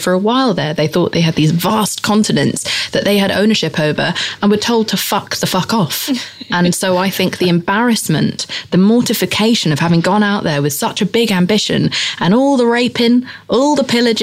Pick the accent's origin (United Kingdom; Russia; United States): United Kingdom; England; I just grew up around a lot of very dishonest people, and I grew up in England